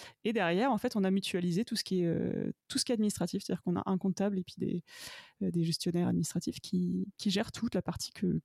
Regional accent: Tours, Centre-Val de Loire, France; Moi je suis de Tours à l'origine

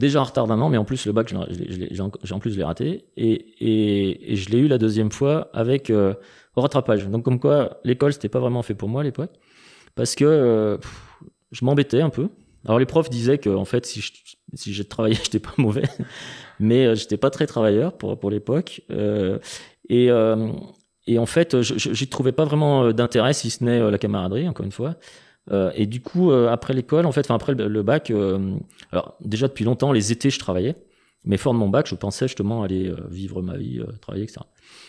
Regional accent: Saint-Étienne, Auvergne-Rhône-Alpes, France; also born or lived in Firminy; j'ai grandi une grande partie de mon enfance à Saint-Étienne. Une enfance heureuse. On est revenu à Firminy là aussi pour un changement professionnel de mon papa qui a retrouvé du travail sur Firminy.

